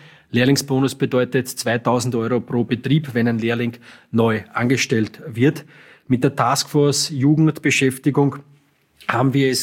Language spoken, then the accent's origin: German; Zagersdorf, Burgenland, Austria; Ja, Zagersdorf ist meine Heimatgemeinde. In diesem Ort möchte ich auch alt werden. Habe mittlerweile Haus gebaut mit meiner Frau dort.